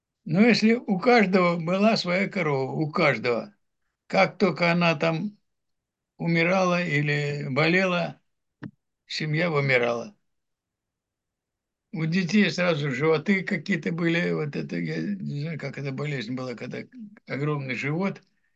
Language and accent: Russian; Saint Petersburg, Russia; born there; Вот я там родился. И там упала бомба, самая большая, которая упала на Петербург.